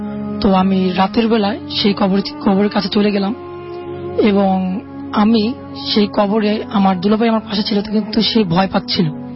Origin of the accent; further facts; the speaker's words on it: Jatrabari, Dhaka Division, Bangladesh; আমি এসেছি যাত্রাবাড়ি শুনিয়াকা থেকে।